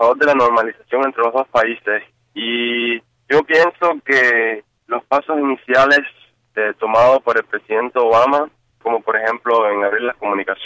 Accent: Cuba; yo crecí en Cuba

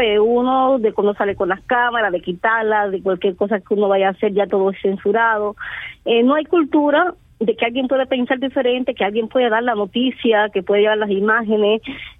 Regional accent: Bayamo, Granma, Cuba; born there; Sí, nací aquí mismo en Bayamo.

